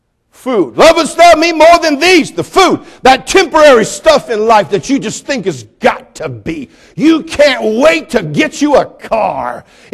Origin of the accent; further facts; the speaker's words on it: California, United States; I'm from California, so we have to explain things in our state.